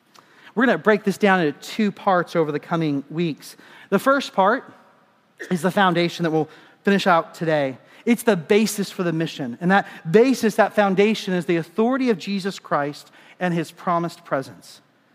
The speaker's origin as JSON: {"language": "English", "country": "Kenya", "tie": "born or raised there", "said": "As I grew up in Kenya, I got the privilege of being a part of Boy Scouts of America."}